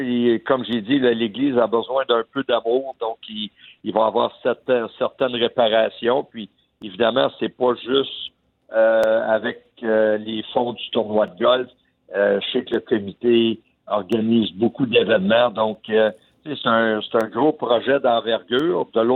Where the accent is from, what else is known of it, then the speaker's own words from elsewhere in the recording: Hawkesbury, Ontario, Canada; mais Hawkesbury, c'est ma ville natale.